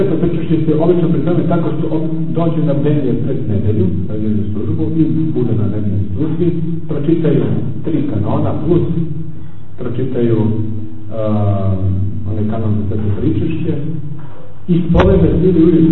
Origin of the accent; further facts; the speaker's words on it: Montenegro; now in Russia; sam došao iz Crne Gore